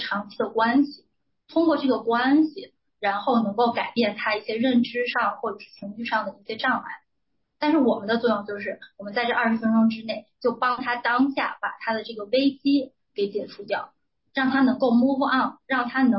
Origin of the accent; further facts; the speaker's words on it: China; also born or lived in United States; 我是在国内长大，然后在美国待了一段时间，在美国留学，